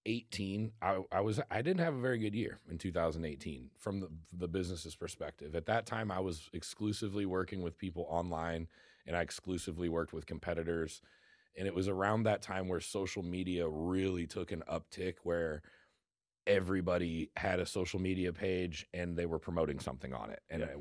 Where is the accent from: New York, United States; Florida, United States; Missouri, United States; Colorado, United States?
Missouri, United States; St. Charles; also born or lived in Kansas City; But, yeah, I was born in St. Louis or in St. Charles. Mm-hmm. Lived here almost my whole life.